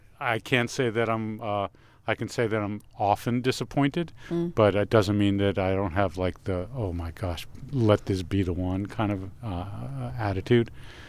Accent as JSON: {"language": "English", "region": "New York", "country": "United States", "tie": "born or raised there", "said": "just because being a kid growing up in New York, the English accent was fascinating."}